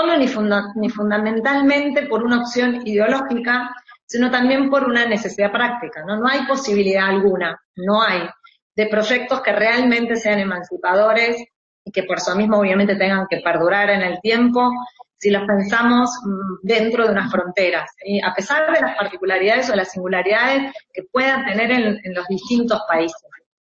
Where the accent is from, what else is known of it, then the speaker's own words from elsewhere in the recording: Argentina; en mi país con Evita, con nuestras piqueteras, como parte de la resistencia popular contra el neoliberalismo de los años 90, con nuestras madres y abuelas de Plaza de Mayo